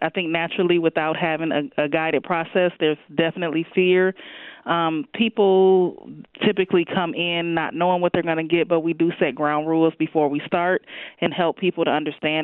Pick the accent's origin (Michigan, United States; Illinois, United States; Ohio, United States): Illinois, United States; Zion; I grew up in Zion, Illinois, so it was a much smaller town and smaller community.